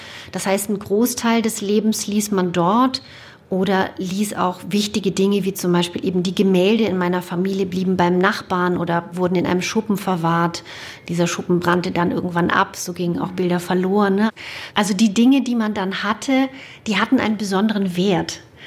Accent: Romania; first language German; Also Deutsch ist meine Muttersprache und ich war auch auf einer deutschen Schule und wir haben zu Hause Deutsch gesprochen. Rumänisch ist die Sprache der Straße gewesen, ne?

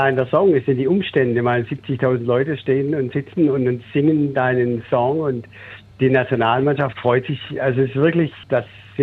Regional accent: Stuttgart, Baden-Württemberg, Germany; Und das als Schwabe, als Stuttgarter auch noch.

